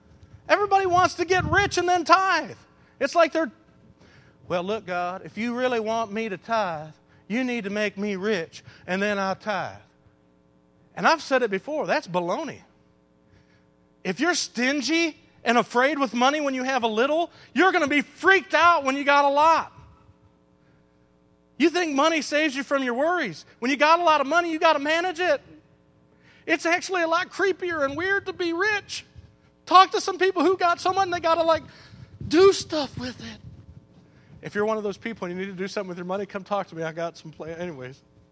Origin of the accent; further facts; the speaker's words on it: Michigan, United States; My kids grew up in Mississippi. I grew up in Michigan making tunnels in the snow.